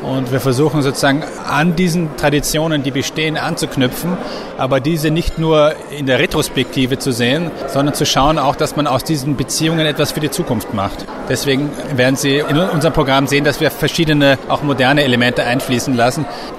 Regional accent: Austria; als Österreicher fühlt man sich in Osijek immer angenommen.

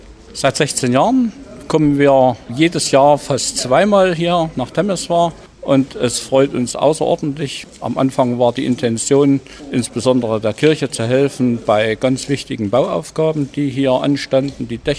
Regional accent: Thuringia, Germany; Ich komme aus der Nähe von Erfurt in Thüringen in Deutschland.

